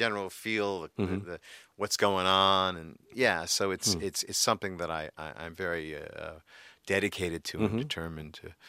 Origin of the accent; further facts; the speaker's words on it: New York, United States; I'm a New Yorker.